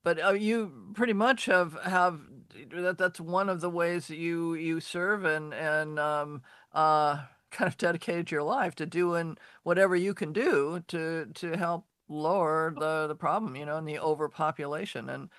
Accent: Seattle, Washington, United States; when I grew up here, I grew up in Seattle.

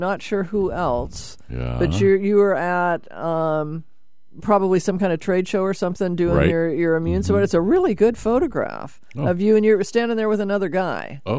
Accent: Chicago, Illinois, United States; born there; I was born in Chicago.

